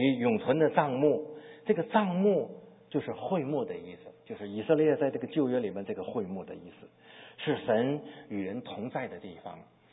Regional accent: China; 一个呢就是像我们中国人所讲的不义之财，就是指通过不正当的手段获得的金钱。

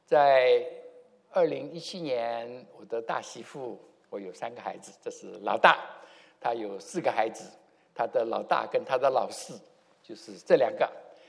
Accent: China; 我们是中国人

